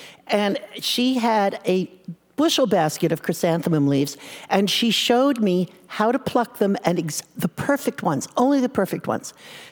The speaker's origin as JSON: {"language": "English", "town": "Paramus", "region": "New Jersey", "country": "United States", "tie": "born or raised there", "said": "I grew up outside of New York City in a northern New Jersey town called Paramus."}